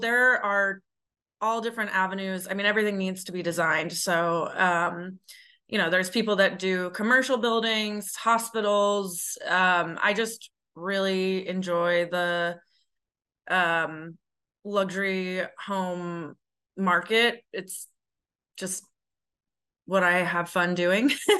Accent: New York City, New York, United States; now in Houston, United States; And originally, I'm from New York City. My father was a custom furniture designer and manufacturer. He had his own factories in New York City.

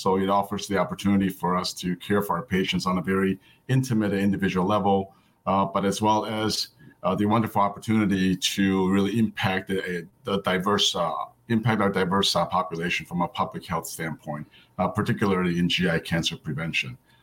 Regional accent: Chicago, Illinois, United States; I grew up in Chicago, went to Northwestern for medical school, thought I would never leave, but then came out west and did my residency at University of Southern California

